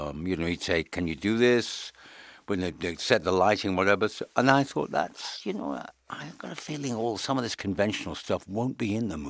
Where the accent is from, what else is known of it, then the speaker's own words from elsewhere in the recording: England, United Kingdom; and me being English, writing in a different way, not American, it was an interesting time.